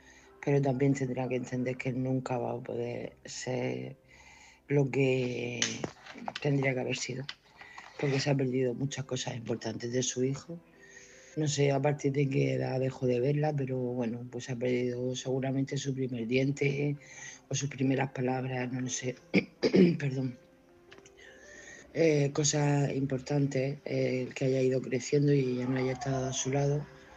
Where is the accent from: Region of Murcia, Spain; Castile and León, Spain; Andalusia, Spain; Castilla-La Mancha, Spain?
Region of Murcia, Spain; Murcia; de Murcia.